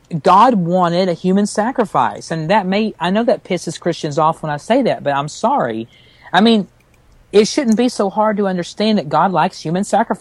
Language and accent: English; the South, United States; accent: Southern; I get picked on because of my Southern accent, but I don't think it's as strong as some of the other peoples around here.